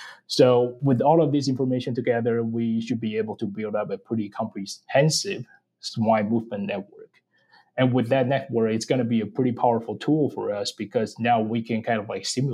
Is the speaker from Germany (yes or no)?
no; Taiwan; now in United States; I'm originally from Taiwan, and also that's where I got my DVM, my master, and also that's where I was trained to be a swine specialized veterinarian.